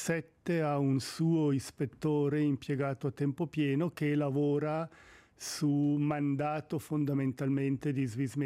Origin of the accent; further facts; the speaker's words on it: Gera Gambarogno, Ticino, Switzerland; io sono nato e cresciuto a Gera Gambarogno, 200 poco più abitanti, quindi una situazione assolutamente rurale, anche se era sul lago e non in mezzo alle montagne.